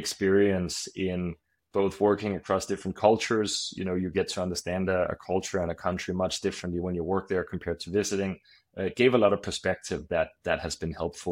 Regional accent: Denmark; moved away as an adult; also born or lived in Tokyo / London; now in New York, United States; So as I'm from Denmark, grew up there, went to school there. But in my early 20s, I got the opportunity to move to Asia and work, and later then Africa and Zambia before eventually ending up in London, and now I live in New York.

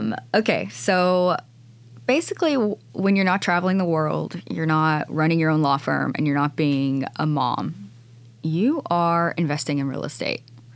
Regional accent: Prosper, Texas, United States; Yeah, I think that, you know, we're both from Prosper

